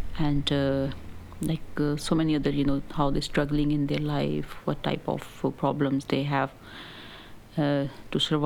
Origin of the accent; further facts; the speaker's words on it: Pakistan; first language Punjabi; English is a second language; I usually dream in my mother tongue Punjabi and my national language, that is Urdu, because normally I see my family members and the friends and the, you know, my childhood memories, those places.